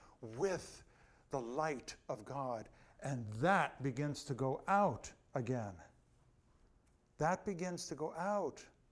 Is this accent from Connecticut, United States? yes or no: no; New Jersey, United States; born there; I'm so thankful I was born in New Jersey.